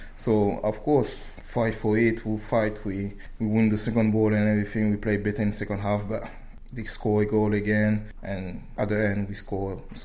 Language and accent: English; France; I grew up in France